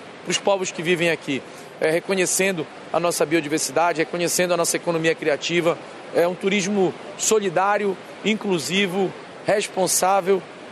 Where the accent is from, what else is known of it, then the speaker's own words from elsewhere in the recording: Belém, Pará, Brazil; Eu, particularmente, como paraense, eu nasci aqui nessa cidade